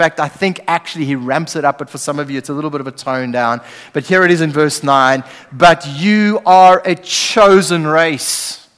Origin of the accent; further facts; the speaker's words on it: South Africa; now in New Zealand; Now, I'm still a South African. By the way, I have South African citizenship, I have British citizenship, and I'm a permanent resident in New Zealand.